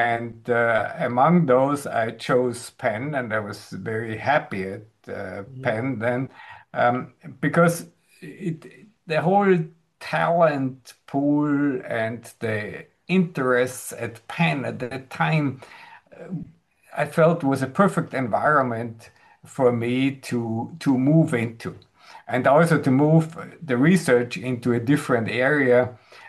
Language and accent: English; Graz, Styria, Austria; moved away as an adult; also born or lived in United States; I am originally from Graz, from Austria, at least from Europe.